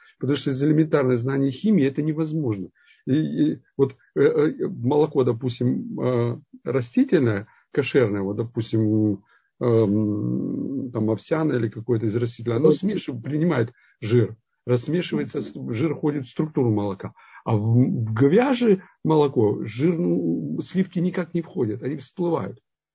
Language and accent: Russian; Kyrgyzstan; moved away; вот я из Киргизии приехал, там доили из-под коровы, и там молоко парное было